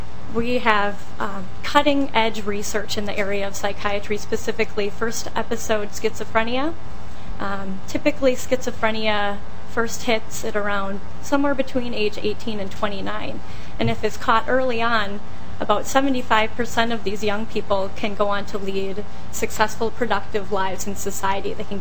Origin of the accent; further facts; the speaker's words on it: Saint Paul, Minnesota, United States; I grew up in St. Paul, and I attended the University of Minnesota for my undergraduate education.